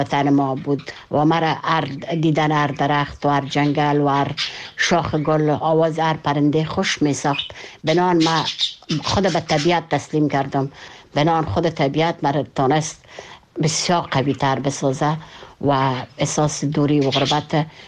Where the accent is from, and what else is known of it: Kabul, Afghanistan